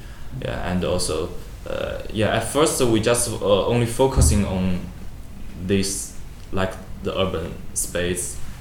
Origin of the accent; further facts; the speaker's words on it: East China, China; English is a second language; now in Chongqing, China; I'm not birthed on Chongqing. My hometown is in the east of China, and for many people, for me, it's totally different from this area.